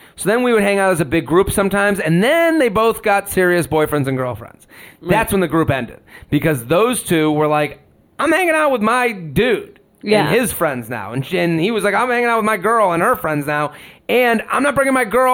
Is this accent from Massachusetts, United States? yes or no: yes; Massachusetts, United States; now in New York City, United States; we're all from the Boston area.